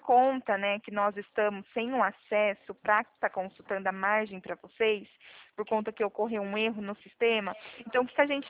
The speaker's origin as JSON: {"language": "Portuguese", "region": "São Paulo", "country": "Brazil", "said": "Eu sou daqui do interior de São Paulo."}